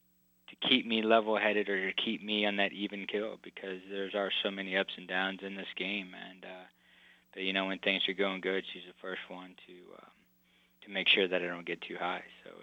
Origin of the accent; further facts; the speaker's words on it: Indiana, United States; I grew up in Indiana, and, you know, there's belief and understanding in God, but we didn't grow up in a church.